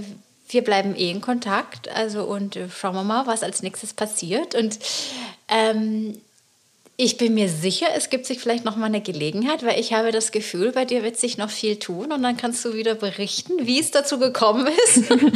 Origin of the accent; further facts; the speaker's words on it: Germany; wie ich da angefangen habe, wenn du als Deutsche bei einer großen Show dabei warst, das war schon mega, weil es waren halt immer die Amis